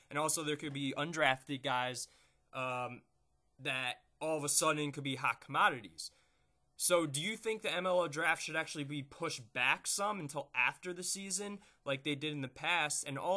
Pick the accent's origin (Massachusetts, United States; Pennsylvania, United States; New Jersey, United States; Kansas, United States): New Jersey, United States; I'm from New Jersey